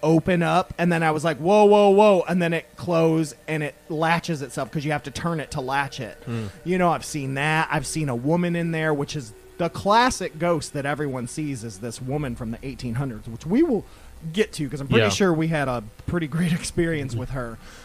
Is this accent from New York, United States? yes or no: no; Toledo, Ohio, United States; And I mean, I told you, like growing up in Toledo